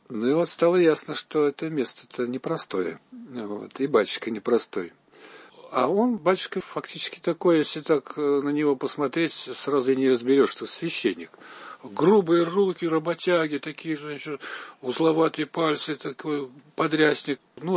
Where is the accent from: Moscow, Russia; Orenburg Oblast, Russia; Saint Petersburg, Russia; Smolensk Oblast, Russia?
Moscow, Russia; мы из Москвы, художники